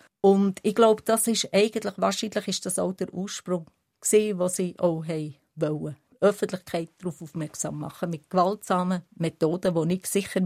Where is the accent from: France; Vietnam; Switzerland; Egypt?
Switzerland; ich weiss, ich habe die armenische Wurzel, aber ich bin Schweizerin.